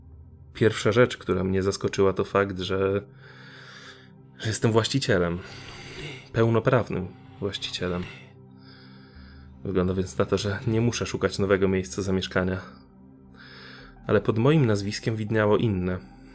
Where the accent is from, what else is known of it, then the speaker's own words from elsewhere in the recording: Gdynia, Pomeranian Voivodeship, Poland; a przecież jestem z Gda... Nie, czekaj. Nie. Z Gdyni.